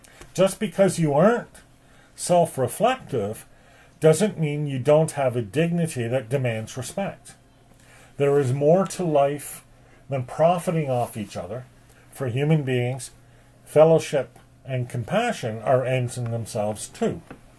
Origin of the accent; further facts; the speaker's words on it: Canada; Being born Canadian, it's not an option for me to leave Canada and go live somewhere else